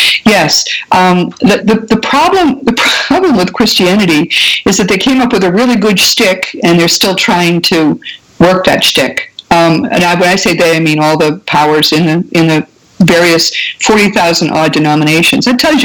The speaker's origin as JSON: {"language": "English", "country": "United States", "said": "I'm an American, and I think to most Westerners, they seem foreign and exotic."}